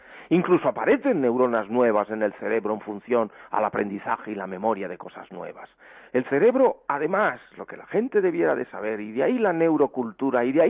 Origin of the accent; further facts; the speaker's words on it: Spain; nuestra dignidad en el mundo como españoles